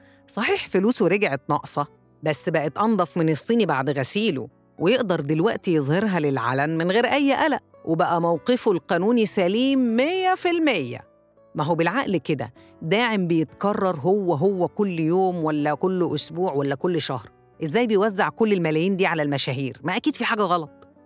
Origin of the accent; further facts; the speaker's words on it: Egypt; مش بس كمصريين، لا ده كمان كشعوب عربية